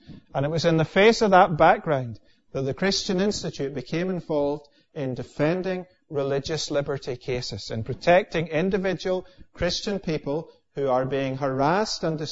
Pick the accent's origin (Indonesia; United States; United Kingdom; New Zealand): United Kingdom; Scotland; now in Northern Ireland, United Kingdom; I am not originally from Northern Ireland. I grew up in the east coast of Scotland